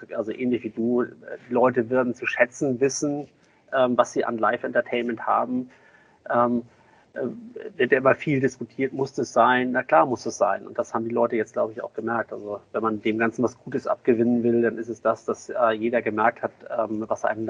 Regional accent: Kiel, Schleswig-Holstein, Germany; Ich bin ja als Kieler ja über Jahrzehnte schon HSV-Fan

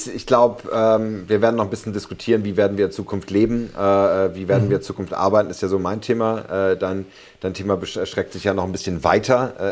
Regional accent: Berlin, Germany; Als Berliner

